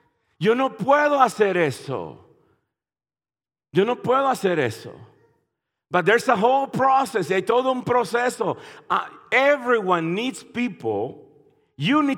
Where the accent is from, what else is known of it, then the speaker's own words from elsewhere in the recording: Nicaragua; I remember when I came from Nicaragua. I'm Nicaraguan. Yo soy nicaragüense. Yo soy Nicaragua.